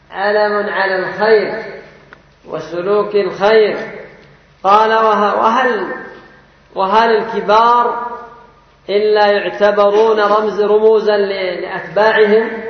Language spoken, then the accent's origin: Arabic; Yemen; كذلك عندنا في اليمن بحمد الله في هذا العصر في هذا الوقت مشايخ كرماء